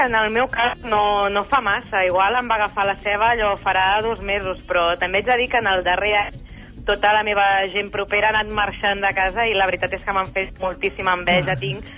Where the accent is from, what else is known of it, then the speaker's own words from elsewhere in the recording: Granollers, Catalonia, Spain; Jo soc de Granollers, i la veritat és que, de moment, em quedo a la meva ciutat.